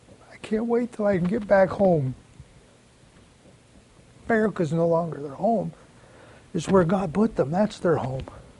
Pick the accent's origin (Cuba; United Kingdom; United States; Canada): Canada; I'm originally from Canada.